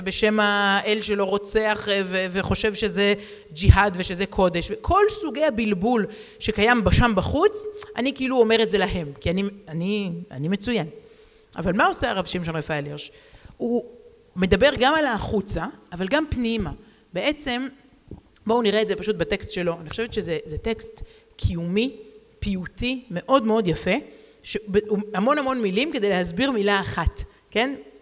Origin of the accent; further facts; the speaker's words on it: Herzliya, Tel Aviv District, Israel; כי הם גרים בהרצליה, שם גדלתי